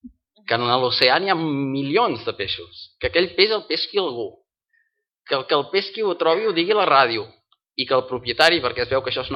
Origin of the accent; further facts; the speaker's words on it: Santa Coloma de Farners, Catalonia, Spain; now in Arenys de Munt, Spain; jo sóc fill de Santa Coloma de Farners. I els meus pares són de Santa Coloma de Farners, molt vellets, encara estan allà, i els meus fills són d'Arenys de Munt i jo sóc, doncs mira, una mica de cada lloc, no?